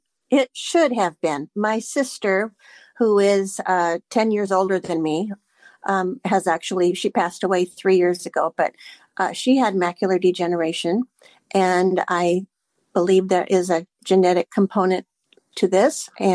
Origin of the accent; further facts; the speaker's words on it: Rochester, Minnesota, United States; moved away as an adult; now in Salem, United States; I live in Salem, Oregon. However, I was born and raised in Rochester, Minnesota.